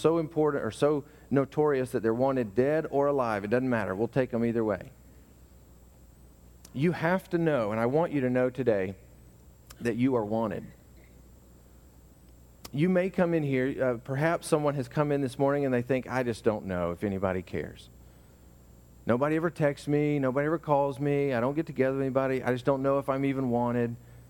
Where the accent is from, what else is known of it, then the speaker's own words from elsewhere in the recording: Georgia, United States; also born or lived in Philippines; I grew up in Georgia in a very small town, and the Philippines was kind of very rural